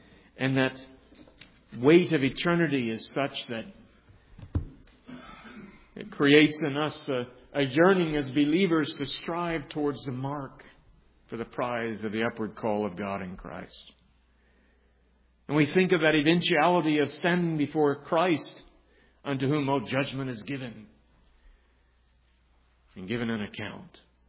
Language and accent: English; San Antonio, Texas, United States; Remember, I was in San Antonio, Texas, my hometown, and it's the Alamo City.